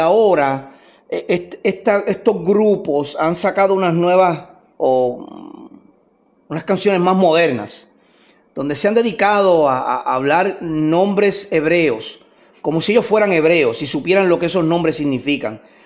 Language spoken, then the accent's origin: Spanish; Puerto Rico; nosotros somos puertorriqueños, o somos caribeños